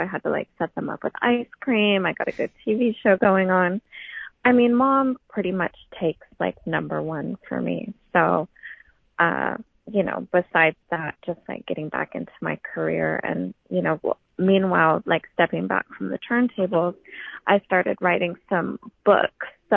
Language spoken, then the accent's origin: English; Aleutian Islands, Alaska, United States; also born or lived in California; I grew up on the Aleutian Islands in the Panhandle, so it was literally islands with no cars, no elevators, no escalators, nothing. So, I went from there to California.